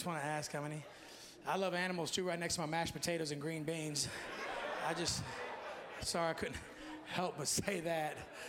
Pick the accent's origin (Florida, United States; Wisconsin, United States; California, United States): Florida, United States; St. Augustine; born there; In 1975, I was born in St. Augustine, Florida, because my father was teaching at a deaf school there